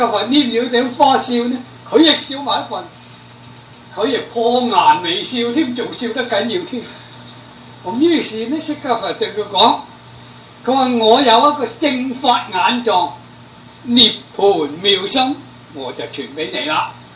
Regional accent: Guangdong, China; 然後我哋個廣東人啊

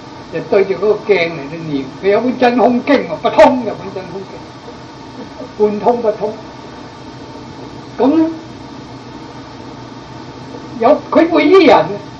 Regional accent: Ji'an, Jiangxi, China; now in Guangdong, China; 我喺江西过嚟嘅，我本来祖籍系江西人，过广东嘅，佢系江西嘅脑攞，同埋我乡下嘅江西吉安嘅

